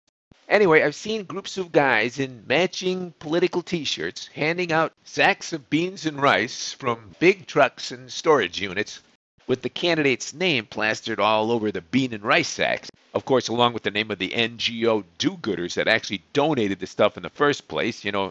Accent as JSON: {"language": "English", "town": "Chicago", "region": "Illinois", "country": "United States", "said": "I said, \"Well, I'm used to that. I'm from Chicago.\""}